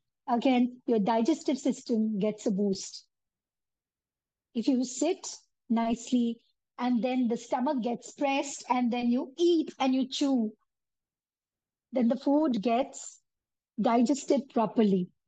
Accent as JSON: {"language": "English", "region": "West Bengal", "country": "India", "said": "Like, I come from Bengal."}